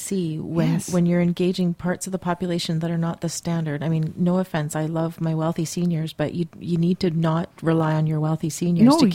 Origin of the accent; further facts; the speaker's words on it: Toronto, Ontario, Canada; because when I asked you to put my postal code in where I grew up, because I grew up in Scarborough